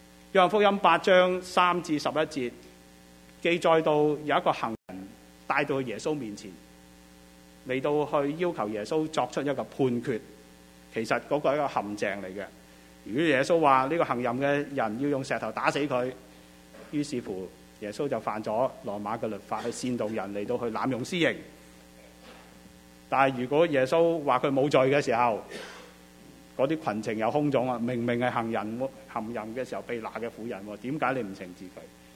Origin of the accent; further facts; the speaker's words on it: China; 我们中国人都很懂讲的，是吧？一样米养百样人。